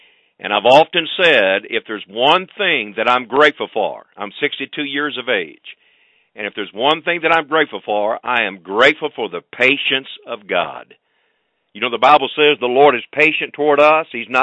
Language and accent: English; Friendswood, Texas, United States; I grew up in the Houston area. I actually grew up in Friendswood. I'm a 1977 graduate from Friendswood High School.